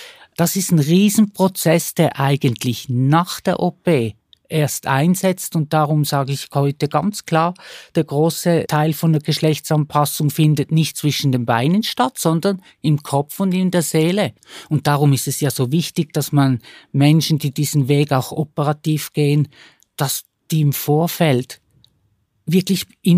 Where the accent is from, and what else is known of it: Switzerland; born or raised there